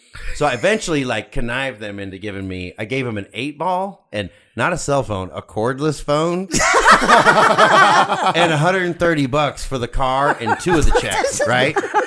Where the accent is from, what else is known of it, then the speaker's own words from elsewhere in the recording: Covina, California, United States; But you got to remember, I'm from Covina.